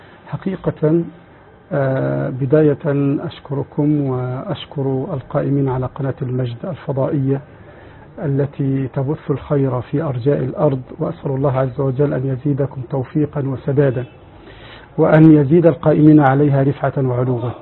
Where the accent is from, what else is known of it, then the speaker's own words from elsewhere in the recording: Egypt; عندنا في مصر